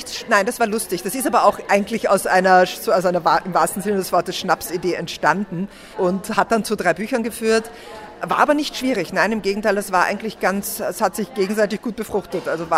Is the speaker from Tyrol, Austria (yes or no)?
no; Vienna, Austria; Ja, also ich lebe in Wien, ich bin da auch her, also ich bin Wienerin.